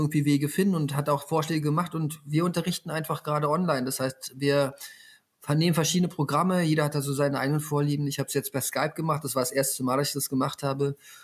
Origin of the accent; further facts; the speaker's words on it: Berlin, Germany; ich komme halt hier aus dem Bezirk